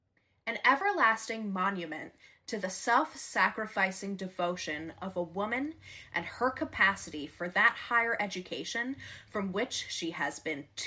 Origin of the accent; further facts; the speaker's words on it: New Jersey, United States; My home state.